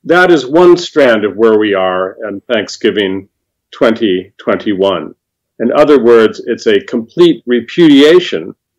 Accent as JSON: {"language": "English", "town": "Shaker Heights", "region": "Ohio", "country": "United States", "tie": "born there", "said": "I was born in Shaker Heights outside of Cleveland, Ohio."}